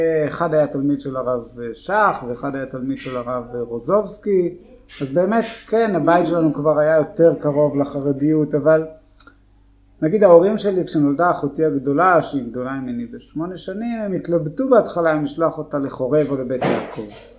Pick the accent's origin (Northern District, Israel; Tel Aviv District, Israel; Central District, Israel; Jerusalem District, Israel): Jerusalem District, Israel; Jerusalem; גדלתי כאן בירושלים, ברחוב אלקנה, זה נקרא שיכון חב"ד.